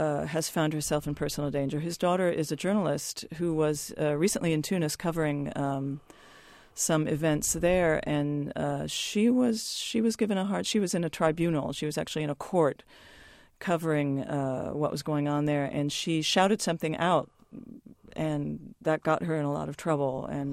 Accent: Ohio, United States; Oh, goodness. I grew up in Ohio. I was raised a Catholic. Went to Catholic schools, went to a Catholic college, St. Mary's College, Notre Dame.

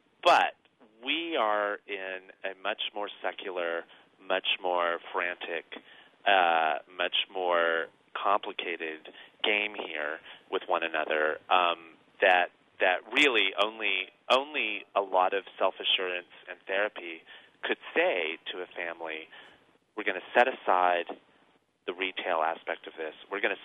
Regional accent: Oklahoma, United States; I grew up in Oklahoma, but we drove to New Mexico and cut down a beautiful pine tree at a Christmas tree lot where you can cut down your own tree.

